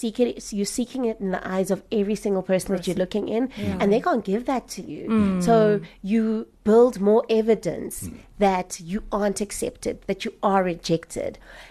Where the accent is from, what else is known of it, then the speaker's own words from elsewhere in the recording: Namibia; first language Oshiwambo; English is a second language; I did not speak English, and it was British. I only spoke Oshiwambo and Afrikaans, and no one spoke Afrikaans really because of the British nature of the school.